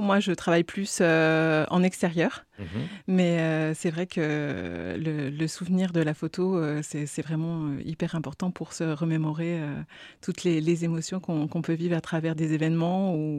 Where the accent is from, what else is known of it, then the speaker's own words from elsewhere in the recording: Nouvelle-Aquitaine, France; born there; Je suis née dans la Vienne, oui, en Sud-Vienne, vers Valence du Poitou.